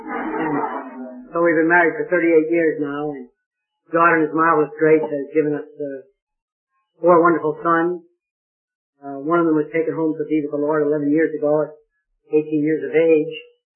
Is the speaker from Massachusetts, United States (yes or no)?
yes; Massachusetts, United States; now in Miami, United States; But I've been in Florida for 43 years now. Raised in Massachusetts.